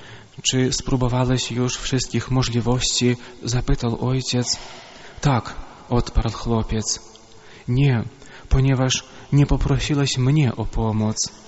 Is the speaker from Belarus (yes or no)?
yes; Lentupy, Grodno Region, Belarus; now in Poland; Jestem urodzony i wychowany na Białorusi. Moja rodzinna miejscowość znajduje się przy granicy z Litwą, 80 km od Wilna, nazywa się Lentupy.